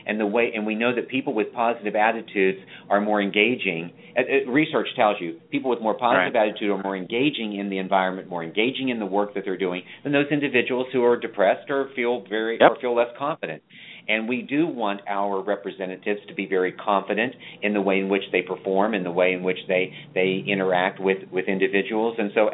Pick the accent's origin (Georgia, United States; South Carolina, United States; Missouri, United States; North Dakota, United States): South Carolina, United States; Charleston; I'm here from Charleston, South Carolina, where even when it rains, the sun still shines.